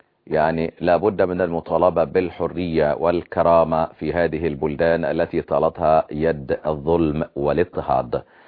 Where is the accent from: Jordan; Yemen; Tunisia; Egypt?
Egypt; عندنا في مصر